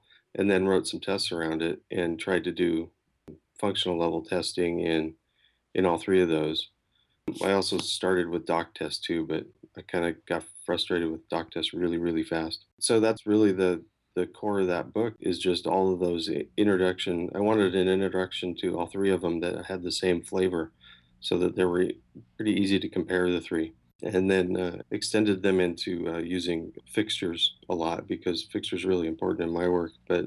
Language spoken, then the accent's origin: English; Oregon, United States; I'm from Oregon, and we kind of, I don't know if it's just us, but we think about things a little differently.